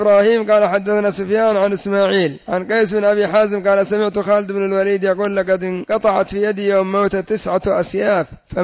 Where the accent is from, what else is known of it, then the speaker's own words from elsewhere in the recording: Az-Za'akira, Yemen; وإلا قريتنا التي هي الزعاكرة كانت تحيط بها سبع غيول،